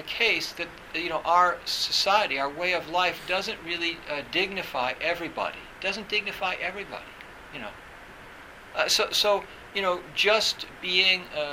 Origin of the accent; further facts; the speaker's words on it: England, United Kingdom; In my job, you know, in my other job, like as an English person, you know